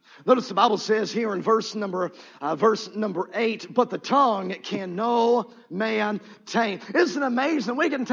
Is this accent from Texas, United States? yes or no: yes; Cleburne, Texas, United States; and again, I'm from Cleburne, so you know this to be true.